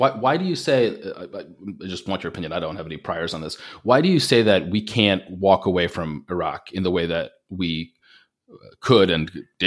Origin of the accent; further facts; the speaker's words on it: New York, United States; growing up on Long Island, all your friends or lefties.